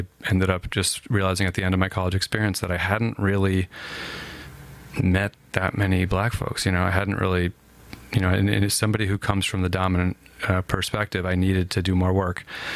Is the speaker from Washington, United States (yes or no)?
no; New Jersey, United States; I think where I grew up in Northeast New Jersey, Bergen County, was, you know, middle and upper middle class.